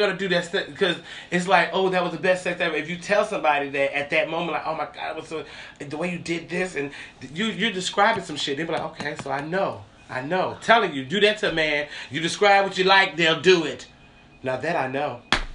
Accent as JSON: {"language": "English", "town": "Nashville", "region": "Tennessee", "country": "United States", "lives_now": "Atlanta, United States", "said": "Because we're from Nashville, but we're here. We're peaches now. Little Southern peaches."}